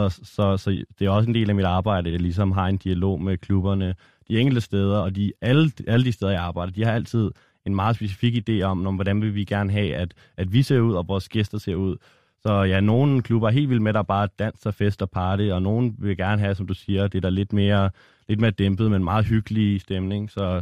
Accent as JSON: {"language": "Danish", "town": "Copenhagen", "region": "Capital Region of Denmark", "country": "Denmark", "tie": "born or raised there", "said": "Jeg er opvokset på Nørrebro. Lige nu bor jeg i Christianshavn, så meget københavner."}